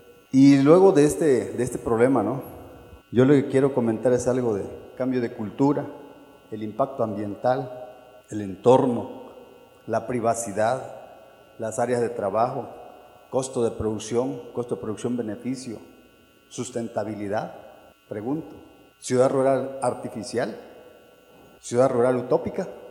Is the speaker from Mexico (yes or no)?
yes; Ostuacán, Chiapas, Mexico; Soy de Ostoacán, Chiapas.